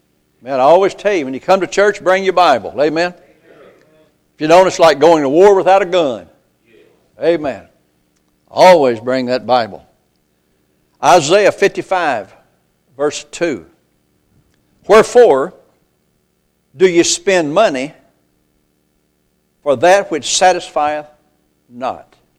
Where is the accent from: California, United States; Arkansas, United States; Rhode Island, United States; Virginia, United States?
Arkansas, United States; I'm from Arkansas and I say thee, amen.